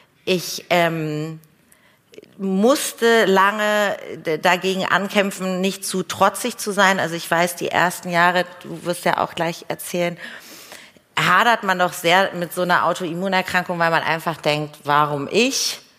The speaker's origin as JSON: {"language": "German", "region": "Hamburg", "country": "Germany", "said": "Ich komme aus Hamburg."}